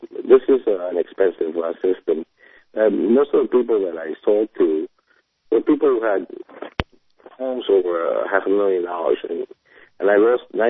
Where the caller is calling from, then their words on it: Miami, Florida, United States; Good evening, Mike. Thank you for taking my call. I'm from Miami.